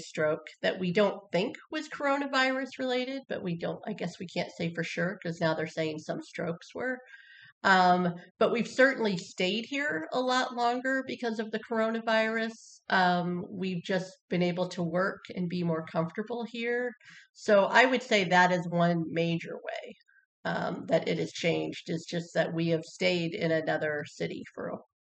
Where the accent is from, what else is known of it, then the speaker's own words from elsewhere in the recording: Indiana, United States; I'm actually from Indiana, where we are right now. I grew up in the house that we are staying in at the moment.